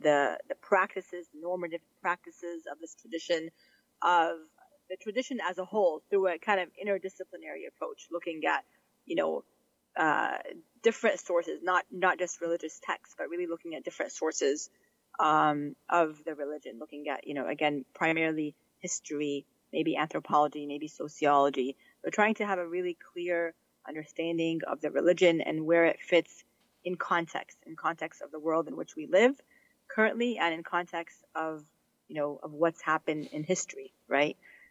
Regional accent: Panama City, Florida, United States; also born or lived in Northern Virginia; now in Charlotte, United States; I'm new to Charlotte, I should say. I grew up in the Panhandle in Panama City, Florida, and then for the last 12 years prior to last year, I was in the D.C. suburbs, Northern Virginia.

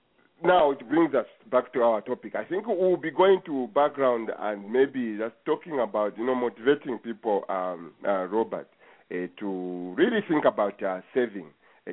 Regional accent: India; I think as an Indian, you would say the sky is the limit here.

